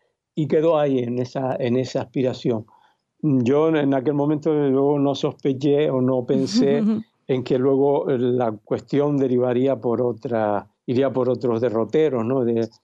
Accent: Canary Islands, Spain; Sí, que soy canario, sí.

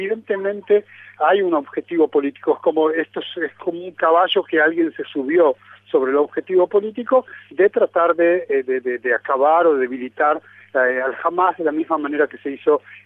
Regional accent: Southern District, Israel; Yo vengo del Negev, vivo a 11 kilómetros de la franja de Gaza

